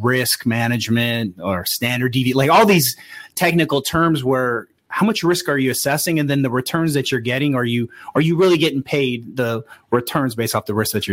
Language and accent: English; United States; I'm Filipino and an American, but, you know, we got strong family ties.